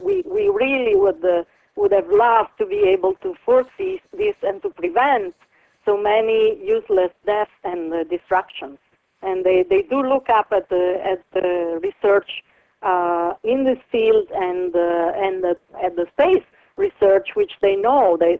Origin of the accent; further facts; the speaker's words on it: Ercolano, Campania, Italy; English is a second language; I am myself coming from Naples and actually from Ercolano, my family, which is very close to the Vesuvio.